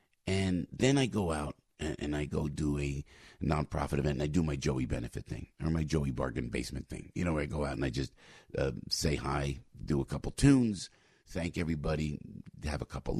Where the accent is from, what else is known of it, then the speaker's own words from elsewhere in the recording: Passaic, New Jersey, United States; born there; I was born in Passaic next door, right?